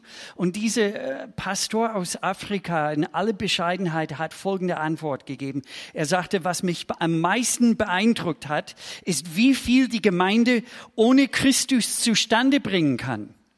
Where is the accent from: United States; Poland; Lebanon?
United States; Minnesota; German is a second language; moved away as an adult; Ich komme aus Bundesstaat Minnesota in den USA. Das liegt im Norden, grenzt Kanada. Wunderschöne Gegend. Da haben wir viele aus Skandinavien, auch viele Deutsche dazu. Und da bin ich aufgewachsen.